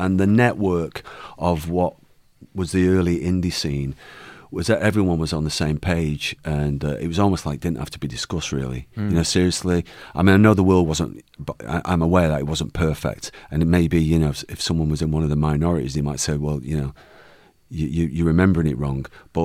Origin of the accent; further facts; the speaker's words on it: Manchester, North West England, United Kingdom; we are from Manchester, we mention it in our songs.